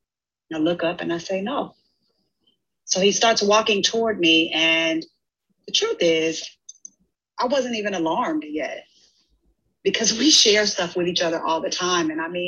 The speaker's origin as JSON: {"language": "English", "town": "Inglewood", "region": "California", "country": "United States", "tie": "born or raised there", "said": "coming back to Los Angeles, my hometown of Inglewood, and seeing things burn to the ground."}